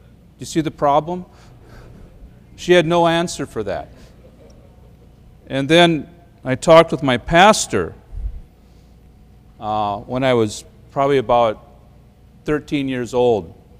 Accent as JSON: {"language": "English", "region": "Minnesota", "country": "United States", "tie": "born or raised there", "said": "I was raised in the Midwest, around here in Minnesota, and I was raised in a Christian home."}